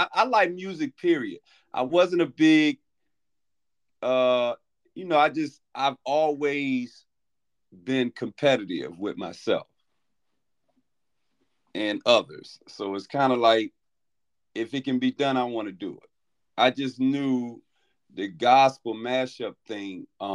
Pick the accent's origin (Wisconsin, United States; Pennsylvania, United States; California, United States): Pennsylvania, United States; Philadelphia; moved away; as I got older, I moved to North Carolina from Philadelphia and in college.